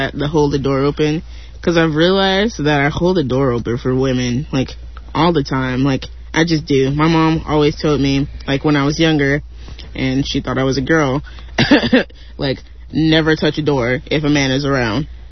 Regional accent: Detroit, Michigan, United States; born there; Anyways, I was born in Detroit. I have an excuse.

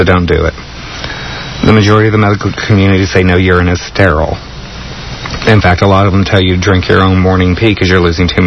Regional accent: Texas, United States; born there; I was born in Texas.

